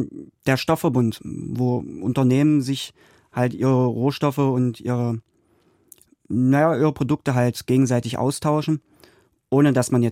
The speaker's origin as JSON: {"language": "German", "town": "Holzweißig", "region": "Saxony-Anhalt", "country": "Germany", "tie": "born or raised there", "said": "Ich bin ja gebürtig im Ortsteil Holzweißig aufgewachsen"}